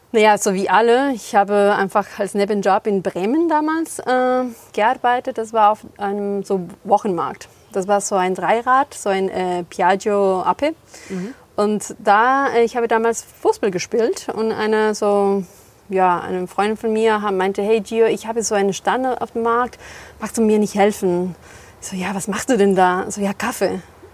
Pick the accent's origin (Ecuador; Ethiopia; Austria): Ecuador; now in Germany; Ich komme aus Ecuador und wohne schon seit über 10 Jahren hier in Deutschland.